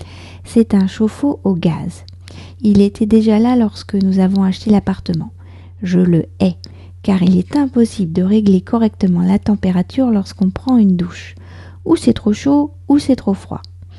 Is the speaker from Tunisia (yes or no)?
no; France; je suis française, j'habite près de Paris